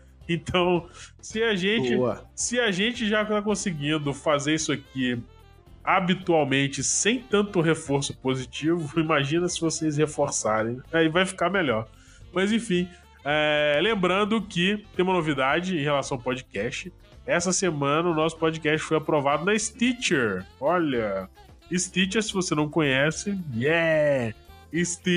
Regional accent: Minas Gerais, Brazil; como bom cabreiro, né, porque eu sou de Minas

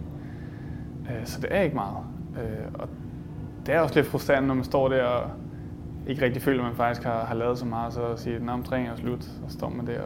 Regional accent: Helsingør, Capital Region of Denmark, Denmark; der, hvor jeg voksede op som barn i Helsingør

